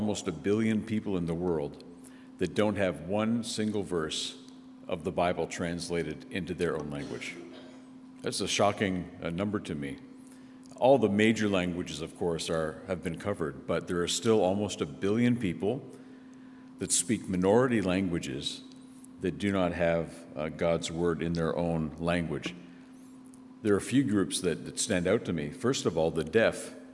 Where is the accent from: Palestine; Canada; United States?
Canada; because I grew up here in Canada